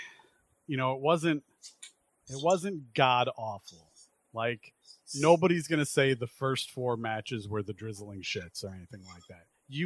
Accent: Chicago, Illinois, United States; And as a Chicagoan, all I can say is

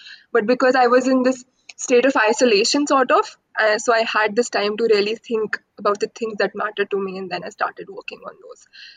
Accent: Pathankot, Punjab, India; I come from Pathankot, which is a town at best, right? It's a very small town, and till class 10 I was here only

